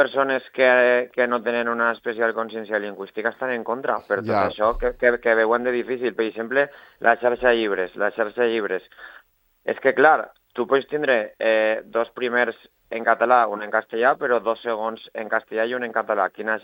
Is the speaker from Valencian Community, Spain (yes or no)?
yes; Onda, Valencian Community, Spain; te vaig a posar l'exemple del meu poble, d'Onda